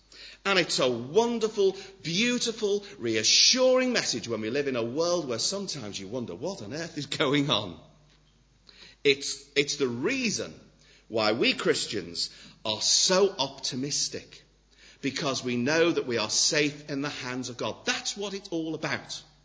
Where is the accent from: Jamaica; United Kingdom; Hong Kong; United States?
United Kingdom; England; It sounds a ridiculous doctrine to us because we're English